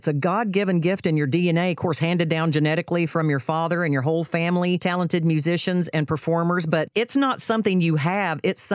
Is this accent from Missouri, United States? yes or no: no; Texas, United States; accent: Texas; I will butcher it with my Texas accent.